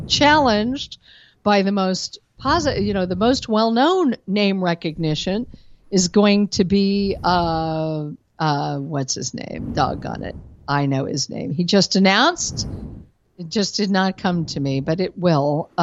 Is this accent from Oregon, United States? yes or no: no; Colorado, United States; now in Texas, United States; I am not a native Texan, and I know it. I'm a native Coloradan who's gallivanted around the country in my life.